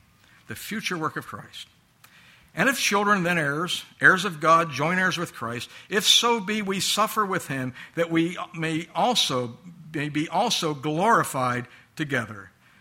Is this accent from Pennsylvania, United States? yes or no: yes; Pittsburgh, Pennsylvania, United States; He likes my hometown team, the Pittsburgh Steelers, man of good taste.